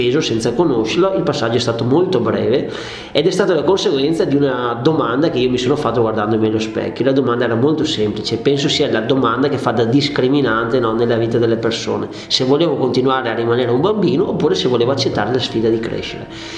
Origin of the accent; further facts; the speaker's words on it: Veneto, Italy; soprattutto da buon veneto, siccome noi non siamo capaci di rimanere con le mani in mano